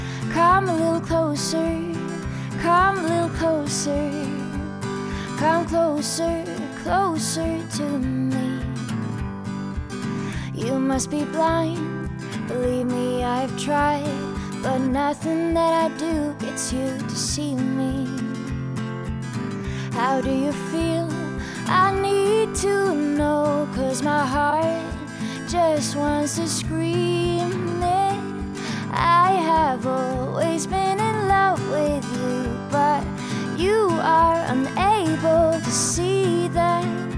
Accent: Vaksdal, Vestland, Norway; Jeg er fra Vaksdal.

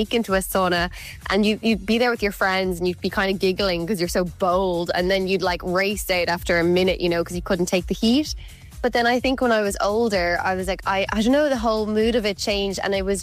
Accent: Ireland; I suppose growing up in Ireland

